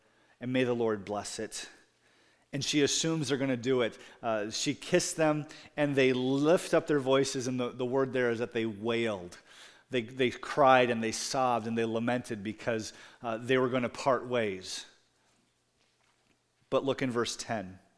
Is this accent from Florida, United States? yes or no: no; Iowa, United States; Our pastor, our senior pastor, was from Michigan, and I was from Iowa.